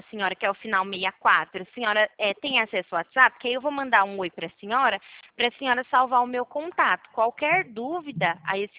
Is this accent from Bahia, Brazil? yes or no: no; São Paulo, Brazil; Isso, daqui mesmo, de São Paulo.